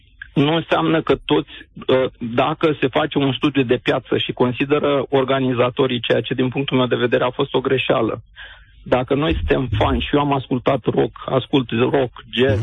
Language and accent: Romanian; Craiova, Dolj, Romania; Sunt din Craiova